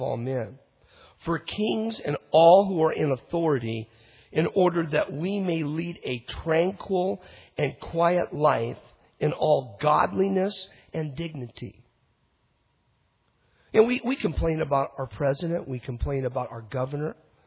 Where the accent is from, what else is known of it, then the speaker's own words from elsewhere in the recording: United States; You know, I tell you, as an American, we got debt, don't we?